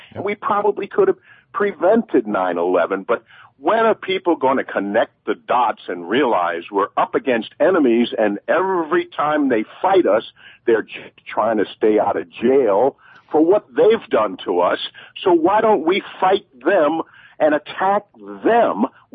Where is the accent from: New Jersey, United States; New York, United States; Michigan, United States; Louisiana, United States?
Louisiana, United States; I'm from Louisiana, and that kind of stuff makes me sick.